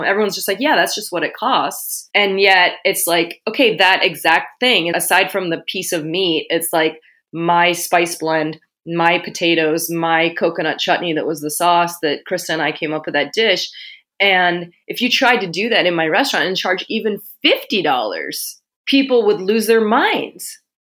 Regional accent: London, United Kingdom; born there; because I was born in London.

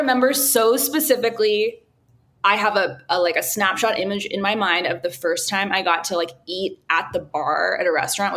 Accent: Austin, Texas, United States; I mean, I grew up mostly in Austin, Texas

